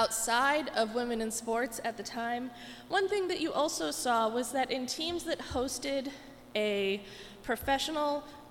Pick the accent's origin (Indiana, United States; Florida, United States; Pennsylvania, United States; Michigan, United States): Indiana, United States; South Bend; And the South Bend Blue Sox did a bit better than most in my hometown, but they also had a unique location.